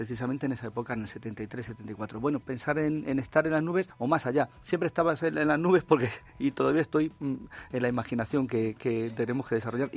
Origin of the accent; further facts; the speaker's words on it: Talavera de la Reina, Castilla-La Mancha, Spain; voy a hablar de mi pueblo, de mi ciudad. Pues en Talavera